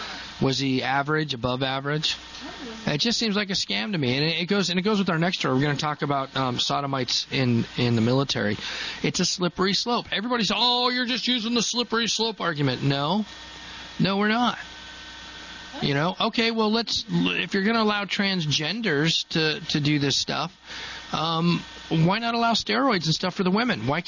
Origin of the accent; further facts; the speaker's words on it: Colorado, United States; I'm from Colorado. She was big in Colorado.